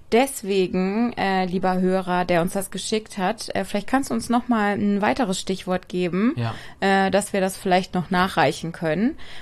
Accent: Bonn, North Rhine-Westphalia, Germany; now in Mülheim, Germany; ich komme nämlich aus Bonn, Leute, aber seit mittlerweile... Seit mittlerweile 3 Jahren, glaube ich, wohne ich in Mülheim.

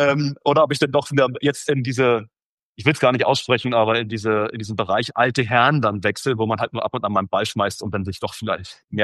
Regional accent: Saxony-Anhalt, Germany; Ich komme ja aus dem Norden Sachsen-Anhalts ganz ursprünglich. Da bin ich aufgewachsen.

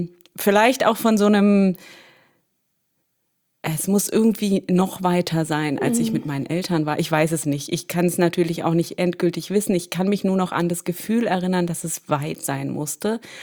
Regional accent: Berlin, Germany; born there; Also, ja, geboren bin ich ganz banal in Berlin.

